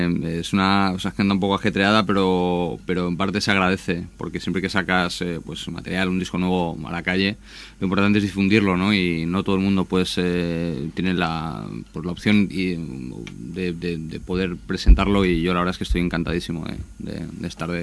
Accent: Valencian Community, Spain; es un sello valenciano, de donde vengo y tal

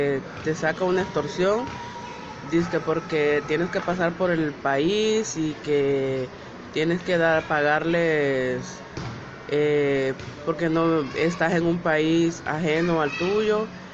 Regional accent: Honduras; now in Mexico; soy un hombre trans y soy de Honduras.

